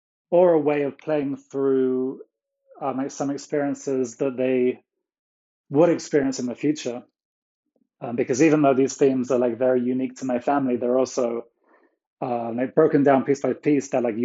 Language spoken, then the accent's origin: English; United Kingdom; moved away; So like these two buildings that were my like anchors to my home country. And then like really like the reason for going back to the UK had gone. I'm like I left the UK in 2005.